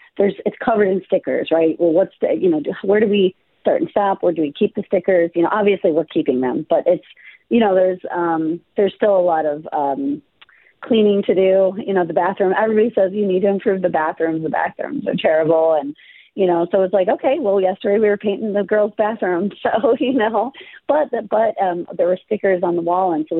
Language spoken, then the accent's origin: English; Buffalo, New York, United States; growing up in Buffalo, that is what made, I think, Buffalo special to me